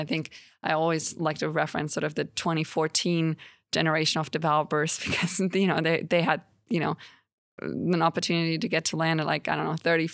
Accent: Germany; also born or lived in China / New York City; now in Nashville, United States; And so I'm from Germany. Family still lives over there. But I've traveled a whole lot. I lived partially in China, you know, Europe and New York City. I came back to Nashville.

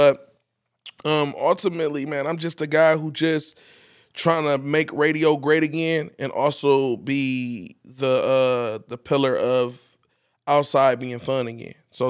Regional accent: Akron, Ohio, United States; I'm from Akron. I'm from Akron, Ohio. West Side, my trash go out on the Thursday. You feel me? So, yeah, I'm a West Side boy, man. Yeah. Born and raised, still stay in Akron, actually. Like, I'm an Akron native.

